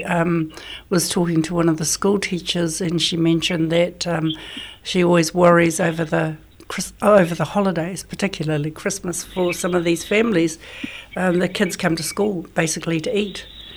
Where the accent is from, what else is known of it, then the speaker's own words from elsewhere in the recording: Otorohanga, Waikato, New Zealand; I grew up in Otorohanga.